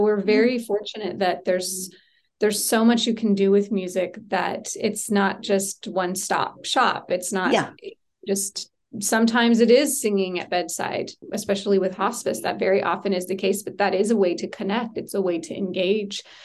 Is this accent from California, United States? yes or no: yes; Chico, California, United States; born there; I was born here